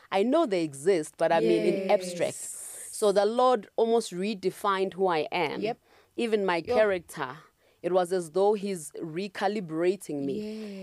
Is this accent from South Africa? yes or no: yes; Marysburg, KwaZulu-Natal, South Africa; now in Johannesburg, South Africa; I'm from Marysburg, which is in KZN, as you know. Yeah. Yeah, so I came to Joburg to work to do my articles.